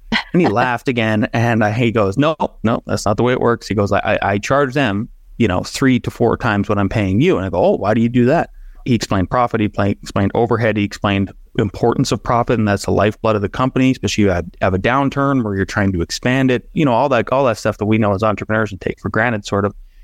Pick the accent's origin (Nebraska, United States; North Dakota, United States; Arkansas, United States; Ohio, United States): North Dakota, United States; So I grew up in Northwest North Dakota and grew up in a lower middle class family.